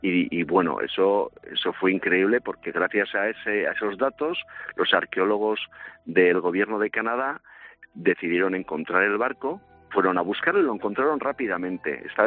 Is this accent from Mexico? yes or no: no; San Sebastián, Basque Country, Spain; Yo soy de Donosti y siempre he vivido desde mi infancia mirando al mar, soñando con el mar.